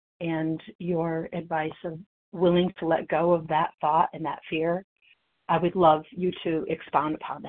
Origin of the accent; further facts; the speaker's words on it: New York, United States; I'm from upstate New York.